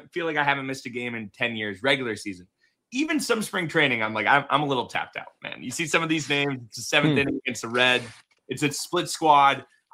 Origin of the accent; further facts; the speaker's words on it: United States; I mean, I'm not a player, and I'm also an American, right?